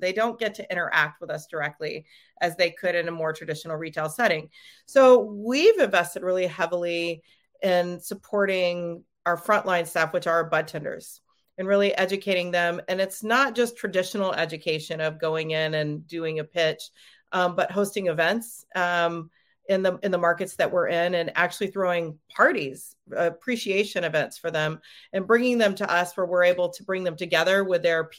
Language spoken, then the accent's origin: English; Oregon, United States; you know, I'm from Oregon, so we're pretty heavy out here and responsibility and sustainability.